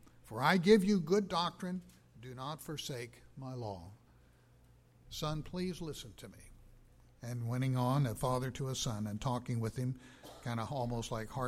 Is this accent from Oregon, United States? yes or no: yes; Oregon, United States; I grew up in Oregon.